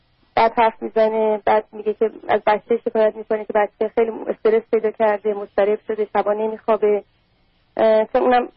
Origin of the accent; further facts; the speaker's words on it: Iran; moved away as an adult; now in United States; من حدود 6 سال پیش از ایران اومدم.